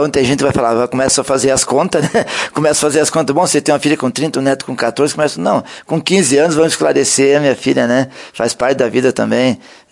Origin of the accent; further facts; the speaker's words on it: Barracão, Brazil; born there; Isso, Barracão, nasci na Sobradinha, né? Lá na Costa do Pelota, né?